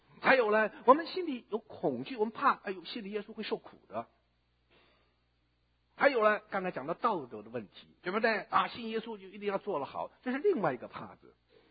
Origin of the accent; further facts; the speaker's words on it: China; 什么样的帕子盖在我们中国人的眼睛上，让我们不能够接受耶稣基督为我们个人的救主？就是我们中国人信主有哪些障碍